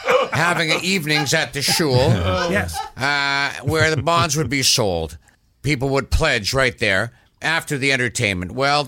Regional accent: Thunder Bay, Ontario, Canada; When I was a child, I was a child of about 12 years old, up in my hometown, Thunder Bay, Ontario, Canada. Not much entertainment up there, a town of 100,000. Not a bad size, but totally isolated and freezing cold on the North Shore of Lake Superior.

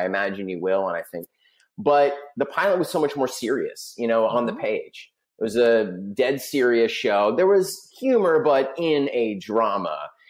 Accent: San Diego, California, United States; also born or lived in Los Angeles; even though I'm from San Diego and I spent half my life there and I've spent half my life

